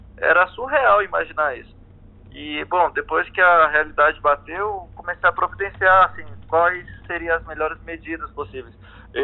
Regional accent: Anápolis, Goiás, Brazil; also born or lived in Niquelândia; Sim, eu sou natural de Niquelândia, Goiás. Aí eu vivi até os 15 anos em Anápolis, Goiás.

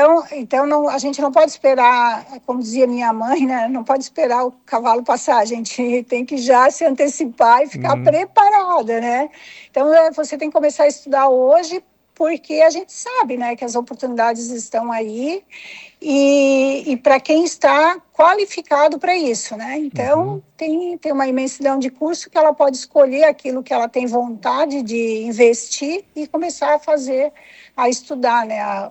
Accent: Urussanga, Santa Catarina, Brazil; born there; moved away; Sim, eu sou de Uruçanga. Eu não moro mais em Uruçanga há algumas décadas, mas eu sou nascida em Uruçanga, tenho irmãos que moram em Uruçanga, sou da terra.

